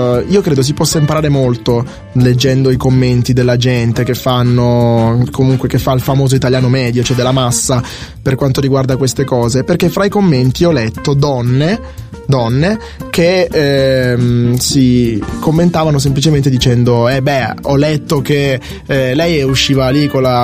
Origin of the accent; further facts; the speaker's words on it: Sicily, Italy; Io sono cresciuto in Sicilia e la Sicilia degli anni 50 è questo.